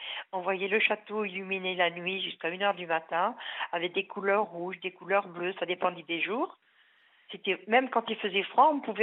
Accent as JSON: {"language": "French", "town": "Lourdes", "region": "Occitanie", "country": "France", "tie": "born there", "said": "Et moi, je suis née à Lourdes, une famille de politiques. Donc, je suis quand même une Pyrénéenne."}